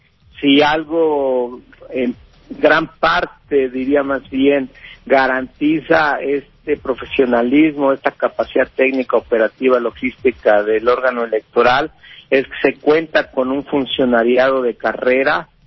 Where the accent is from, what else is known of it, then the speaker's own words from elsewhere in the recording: Mexico; Lo que nos queda como mexicanas y mexicanos es seguir fortaleciendo a nuestras instituciones electorales.